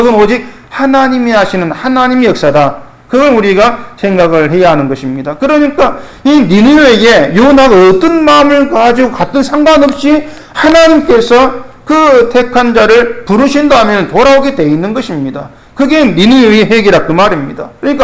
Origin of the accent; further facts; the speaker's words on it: South Korea; 우리가 이 한국 사람으로서 40일 지나면 대한민국이 망한다 했을 때에